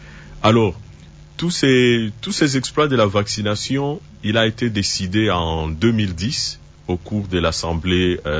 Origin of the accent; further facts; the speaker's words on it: DR Congo; Il y a de nouveaux vaccins qui sont en train d'être introduits, notamment chez nous en RDC.